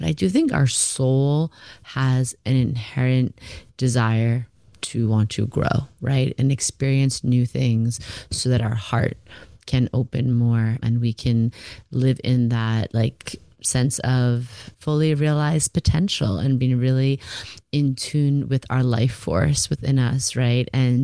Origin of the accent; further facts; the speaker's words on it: New York, United States; Generally, I'm a New York girl. For now, at the time of this recording, I'm in Montauk, which is where my family's from, eastern end of Long Island, but full-time residence in good old Manhattan.